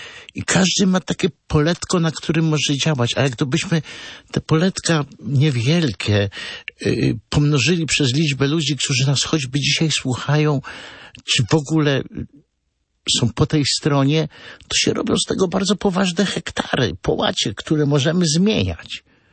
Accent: Pomeranian Voivodeship, Poland; Ja jestem z Pomorza i tutaj była Laubrzega, Hebel, Raszpel.

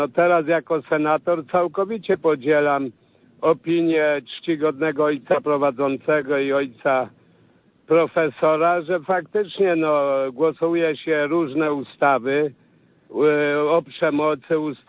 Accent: Poland; jako senator, jako góral

